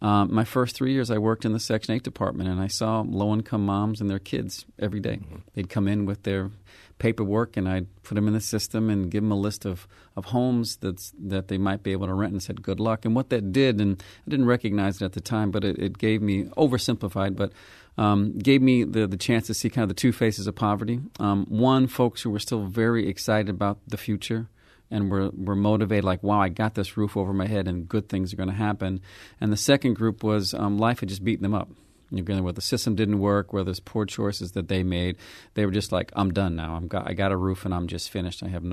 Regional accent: St. Louis, Missouri, United States; Yeah, there's no great epiphany story here other than I grew up in St. Louis.

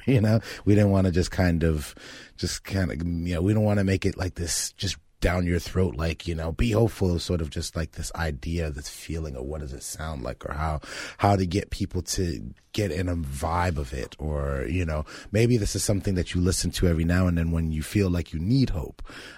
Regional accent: Florida, United States; we grew up near Stoneman Douglas

